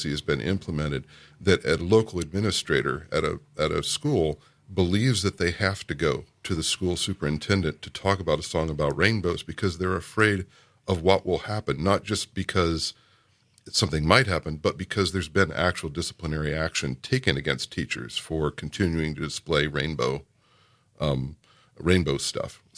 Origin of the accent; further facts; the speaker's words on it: Kentucky, United States; You know, I remember I grew up in South Central Kentucky in the 80s, and my mother was an elementary music teacher.